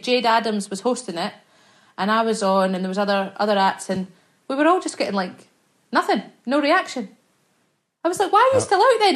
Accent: Scotland, United Kingdom; I'm Scottish. We say it like it's nothing.

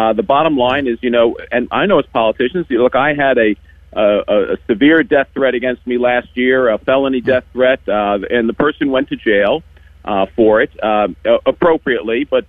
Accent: Maryland, United States; But look, I'm from Maryland.

